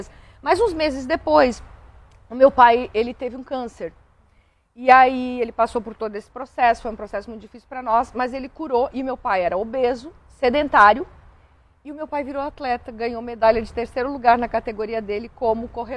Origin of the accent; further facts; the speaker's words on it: Timbó, Santa Catarina, Brazil; eu sempre fazia essas imersões lá na minha cidade, né? Lá na minha região, que é Timbó.